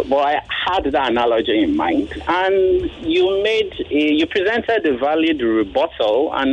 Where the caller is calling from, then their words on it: Ikeja, Lagos, Nigeria; I'm calling from Ikeja this afternoon.